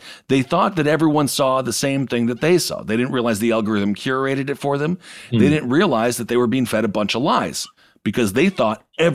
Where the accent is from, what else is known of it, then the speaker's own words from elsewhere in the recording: Wisconsin, United States; I'm from Wisconsin. So there's many, many people wake up in Wisconsin with a hangover